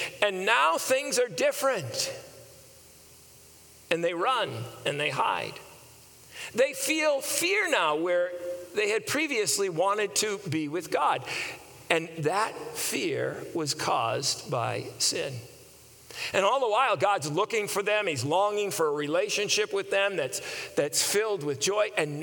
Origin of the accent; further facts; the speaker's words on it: Skowhegan, Maine, United States; when I was a little boy growing up in Maine, we lived in a small town in central Maine of Skowhegan. We also lived for a while as well in a lobstering village on the mid-coast region of Maine.